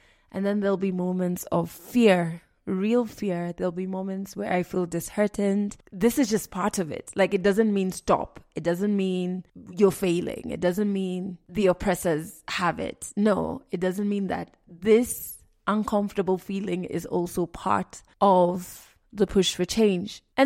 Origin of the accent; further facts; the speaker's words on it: Kenya; Just that I'm Kenyan, I can empathize with you as doctors